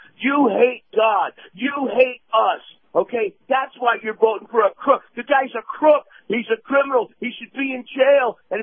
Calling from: Tampa, Florida, United States; in Tampa.

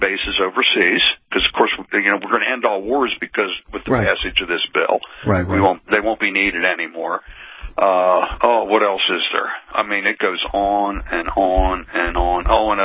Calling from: Pennsylvania, United States; I'm calling for my home state of Pennsylvania

